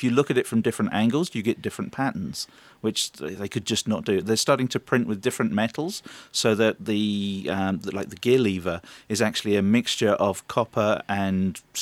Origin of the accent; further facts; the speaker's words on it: Ferney-Voltaire, Auvergne-Rhône-Alpes, France; It's on in my hometown, Ferney-Voltaire, from the 18th to the 22nd of March.